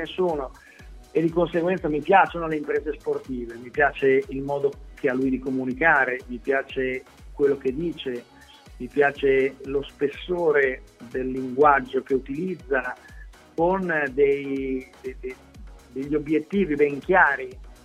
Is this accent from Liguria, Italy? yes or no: no; Milan, Lombardy, Italy; perché anche io sono di Milano